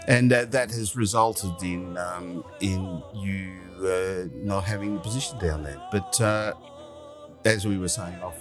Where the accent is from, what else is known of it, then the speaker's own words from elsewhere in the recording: Sydney, New South Wales, Australia; I grew up in the sort of northern suburbs of Sydney, Hornsby. I was born and raised in Hornsby, lived there for many years, then moved to the eastern suburbs when I left home